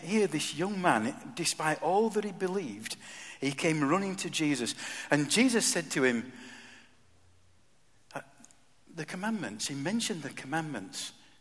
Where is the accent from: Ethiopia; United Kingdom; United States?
United Kingdom; Yorkshire and the Humber; I do as a Yorkshireman